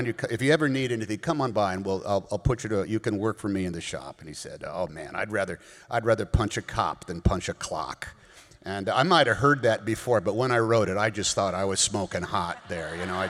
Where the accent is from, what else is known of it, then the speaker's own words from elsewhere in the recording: Oakland, California, United States; I grew up in Oakland, California, which I didn't realize at the time, but might have been officially the most integrated city in America, you know.